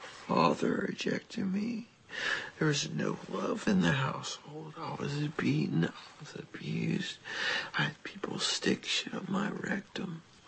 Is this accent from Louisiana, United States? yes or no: no; Xenia, Ohio, United States; born there; I was born right here in Xenia, Ohio, to a lesbian midwife who cut off all her hair like a bitch.